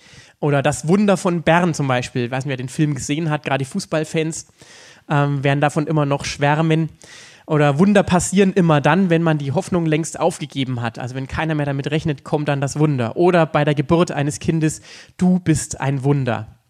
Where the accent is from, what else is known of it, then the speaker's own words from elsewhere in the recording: Bavaria, Germany; in Oberfranken, da wo ich herkomme